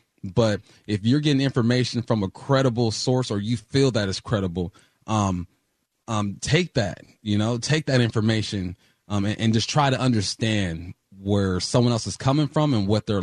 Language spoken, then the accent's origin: English; Culver City, California, United States; Growing up in West Los Angeles, Culver City